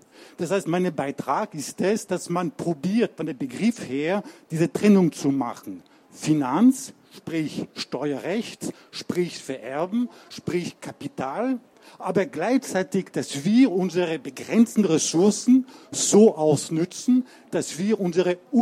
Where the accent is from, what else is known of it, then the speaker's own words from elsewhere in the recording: France; German is a second language; now in Vienna, Austria; ich bin Franzose, ich wohne in Wien.